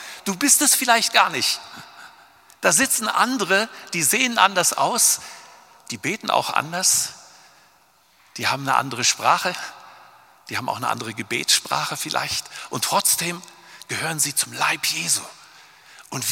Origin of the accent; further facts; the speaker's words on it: North Rhine-Westphalia, Germany; aus dem Ruhrgebiet, wo ich herkomme.